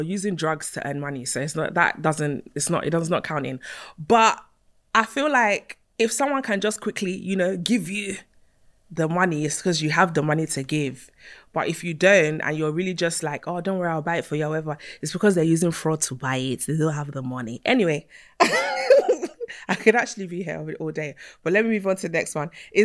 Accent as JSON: {"language": "English", "country": "Nigeria", "said": "I'm Nigerian"}